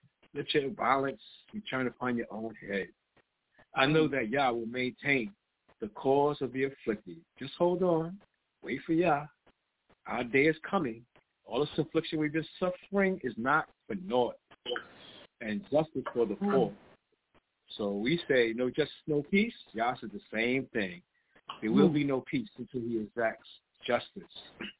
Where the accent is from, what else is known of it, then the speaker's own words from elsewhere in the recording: New York City, New York, United States; growing up in Harlem, there's a lot of violence around me.